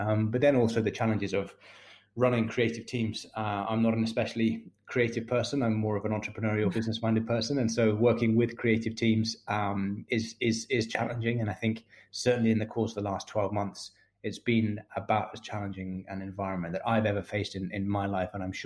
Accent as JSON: {"language": "English", "region": "Scotland", "country": "United Kingdom", "tie": "born or raised there", "said": "my father is Scottish and I grew up in Scotland, and that's sort of where I feel like my roots are. But my mother is mm-hmm. Is South American. She's Colombian"}